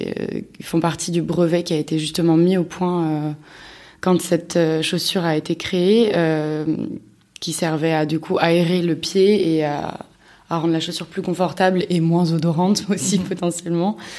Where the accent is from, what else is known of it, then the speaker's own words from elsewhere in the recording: Paris, Île-de-France, France; je suis du coup la dernière de trois sœurs et j'ai grandi à Paris, à Belleville.